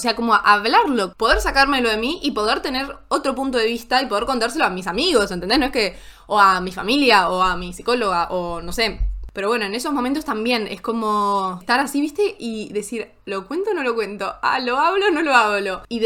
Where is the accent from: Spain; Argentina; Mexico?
Argentina; Buenos Aires; Volví a Buenos Aires, a mi tierra.